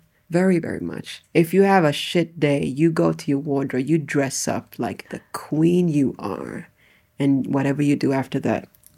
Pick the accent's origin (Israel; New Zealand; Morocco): Morocco; Atlas Mountains; I'm wondering about whether that's a nomadic thing because I'm a Berber from the Atlas Mountains.